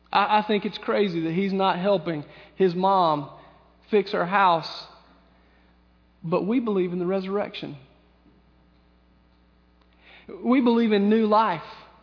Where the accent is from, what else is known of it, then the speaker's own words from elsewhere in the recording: Lyman, South Carolina, United States; I'm from Lyman, y'all, and the redneck comes out sometimes.